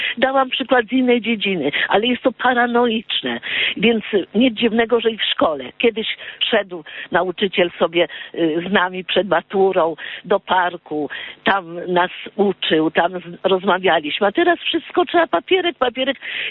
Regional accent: Warsaw, Masovian Voivodeship, Poland; jestem z Warszawy

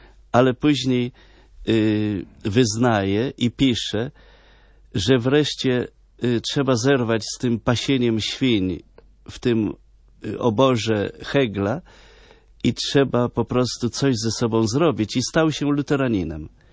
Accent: Lublin Voivodeship, Poland; pozdrawiamy i całą Lubelszczyznę, moją małą ojczyznę

